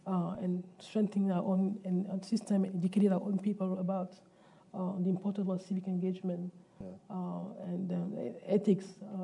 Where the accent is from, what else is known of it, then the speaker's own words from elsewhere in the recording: Cameroon; And of course, Cameroon, my home country, who's like the pillar of the region.